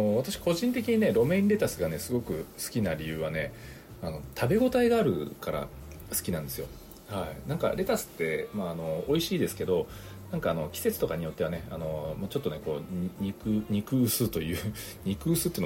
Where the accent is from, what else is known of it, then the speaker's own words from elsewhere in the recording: Tokyo, Japan; まあ、私東京の人間なので